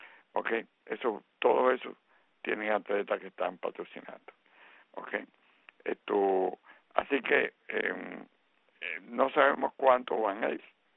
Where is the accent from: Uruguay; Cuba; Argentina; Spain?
Cuba; somos nosotros los cubanos.